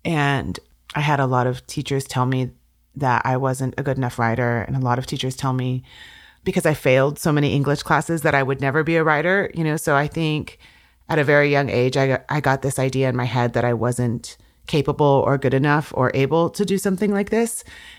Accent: Washington, United States; I'm from the Swinomish and Tulalip tribes

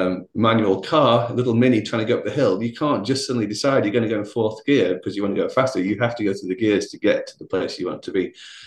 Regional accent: Bolton, North West England, United Kingdom; Long story short, I'm from Bolton near Manchester. I always have to say that because the Americans never know where Bolton is.

